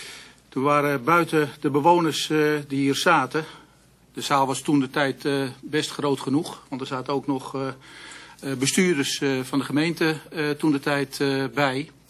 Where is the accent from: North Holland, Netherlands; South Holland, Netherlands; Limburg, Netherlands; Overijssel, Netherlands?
North Holland, Netherlands; Amsterdam; Ja, ik kom zelf uit Amsterdam, dus daar had ik heel andere gedachten bij.